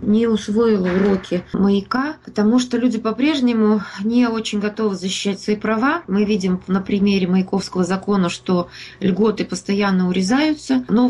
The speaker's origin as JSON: {"language": "Russian", "town": "Ozyorsk", "region": "Chelyabinsk Oblast", "country": "Russia", "tie": "born or raised there", "said": "году впервые в Озерске проводятся мероприятия, которые посвящены годовщине аварии. Впервые за все время. Я коренная жительница"}